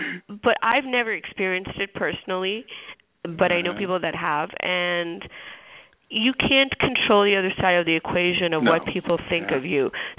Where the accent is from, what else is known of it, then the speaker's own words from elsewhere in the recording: United States; I was very welcomed when they found out, you know, I was raised in America and I spoke fluent English.